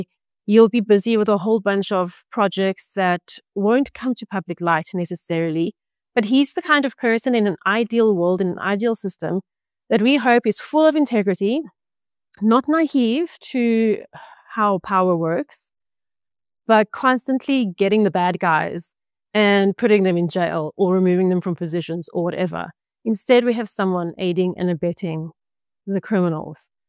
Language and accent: English; South Africa; as South African citizens, we feel too detached from it